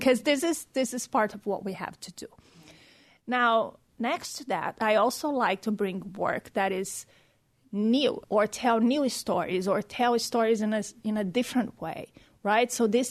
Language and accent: English; Brazil; now in Phoenix, United States; But I grew up in a very warm country. I grew up in Brazil.